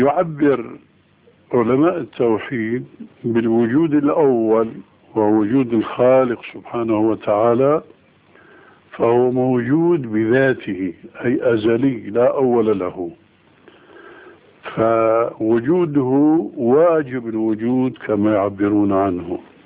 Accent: Syria; مثلا عندنا في سوريا العلويين والإسماعيليين.

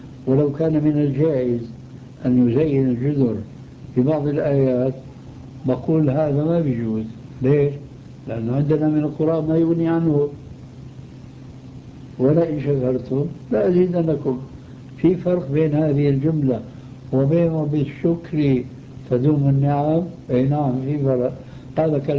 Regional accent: Damascus, Damascus Governorate, Syria; دمشقي آني.

